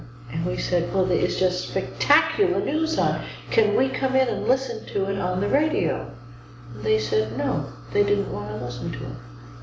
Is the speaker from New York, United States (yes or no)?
yes; New York City, New York, United States; I came from New York City.